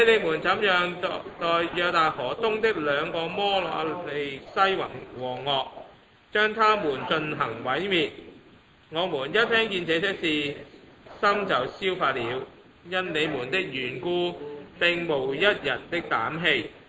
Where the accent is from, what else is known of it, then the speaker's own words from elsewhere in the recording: Hong Kong; 我喺香港出世长大嘅。